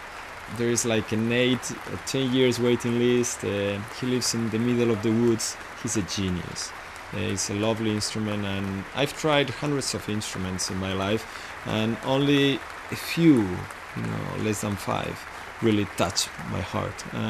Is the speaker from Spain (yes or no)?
yes; La Rioja, Spain; English is a second language; I'm from Rioja. It's a wine region. It's in the middle north of Spain.